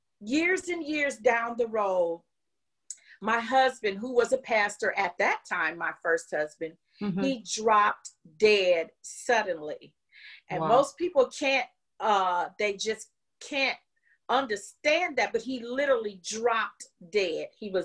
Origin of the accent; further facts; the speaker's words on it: Indiana, United States; And I was from Indiana. I was just visiting in Chicago that weekend.